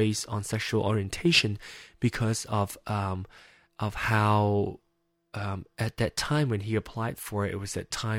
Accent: Malaysia; English is a second language; Me, for instance, I am not American. I am Malaysian and by nationality.

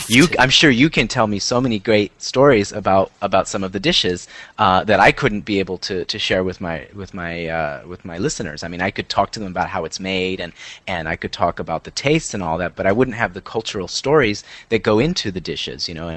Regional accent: Southwest, United States; You know, we're from the Southwest, so obviously there's a lot of Native American.

